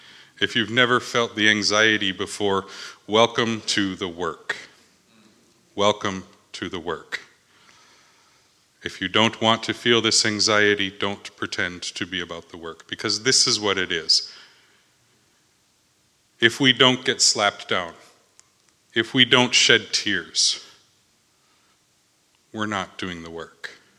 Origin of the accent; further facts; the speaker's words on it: Minnesota, United States; I've grown up in the Twin Cities my whole life.